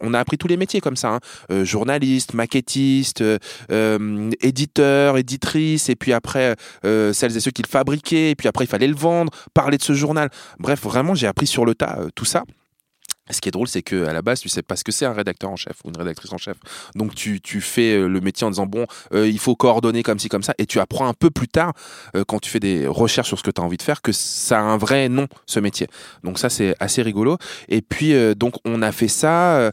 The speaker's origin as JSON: {"language": "French", "town": "Hérouville-Saint-Clair", "region": "Normandy", "country": "France", "tie": "born or raised there", "lives_now": "Montreuil, France", "said": "j'ai un mec avec qui j'ai grandi chez moi à Hérouville, qui s'appelle Kader, il est et que j'ai un peu perdu de vue parce que je vis à Paris maintenant. Je vis à Montreuil plus précisément, dans le 93"}